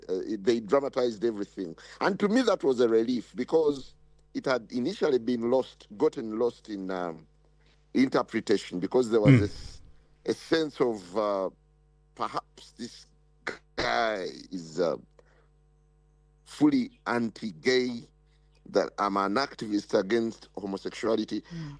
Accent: Uganda; I am from Uganda.

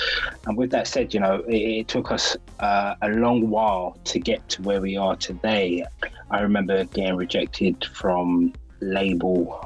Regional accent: Hackney, London, United Kingdom; But growing up, we're from East London, Hackney.

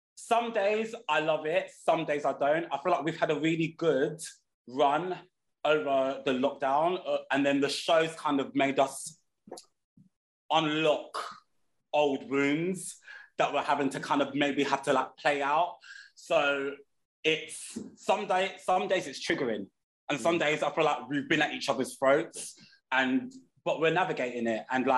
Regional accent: Peckham, London, United Kingdom; I'm from Peckham. Like, I'm born and bred in Peckham. I still live in Peckham. All my family are from Peckham. My grandparents came and settled in Peckham when they came from Jamaica. So I'm like third generation of settlers in the area.

